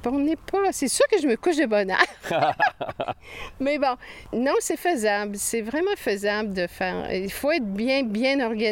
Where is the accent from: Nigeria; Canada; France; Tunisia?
Canada; Quebec City, Quebec; même si j'ai été élevée à Québec, dans la ville de Québec